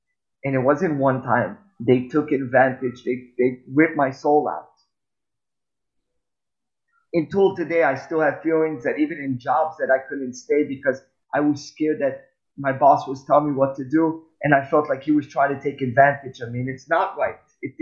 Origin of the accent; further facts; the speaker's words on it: Israel; also born or lived in Los Angeles, United States; I grew up in a small yeshuv in Israel. And of course, before that, I grew up in Los Angeles. I was adopted by an amazing family that not only took me and took two other brothers of mine and bring us to Israel.